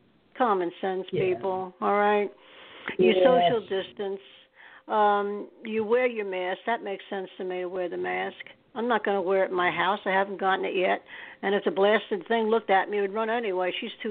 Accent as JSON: {"language": "English", "town": "Staten Island", "region": "New York", "country": "United States", "tie": "born or raised there", "said": "I was born in New York. I'm a New Yorker. I was born upstate, and then I lived in Staten Island after that, went to school there. I am a New York person."}